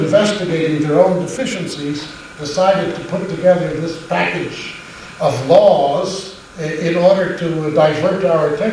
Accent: Halifax, Nova Scotia, Canada; I grew up in Halifax during the war

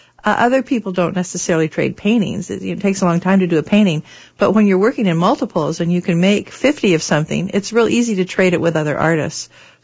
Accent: Seattle, Washington, United States; I'm originally from Seattle.

